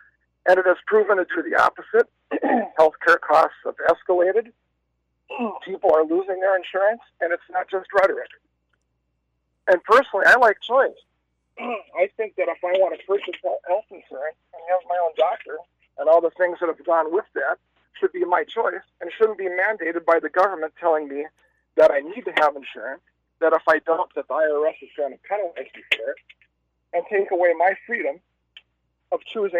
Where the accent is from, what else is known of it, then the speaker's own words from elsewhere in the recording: Weston, United States; Good morning, Tom. I'm from Weston.